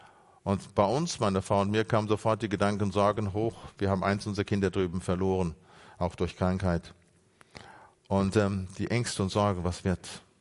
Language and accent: German; Halver, North Rhine-Westphalia, Germany; Ich komme ja aus dem Sauerland, auch hier nebenan, aus Halver, Bever